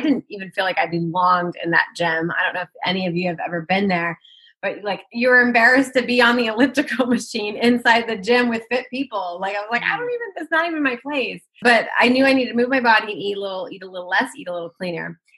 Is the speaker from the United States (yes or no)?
yes; Nebraska, United States; also born or lived in Germany; we ended up moving back from Germany, back into Nebraska, back in my hometown, ended up starting up a business, but I live in a smaller community, I guess, smaller-ish.